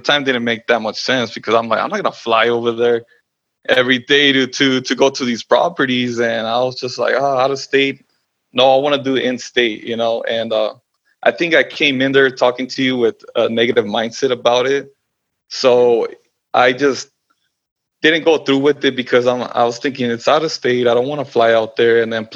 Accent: Los Angeles, California, United States; I am 32 years old. I was born and raised in Los Angeles in California.

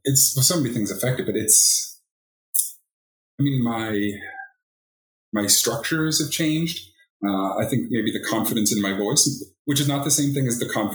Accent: Boston, Massachusetts, United States; now in Oregon, United States; I'm from the East Coast, from Boston. And until I moved to Oregon about 10 years ago

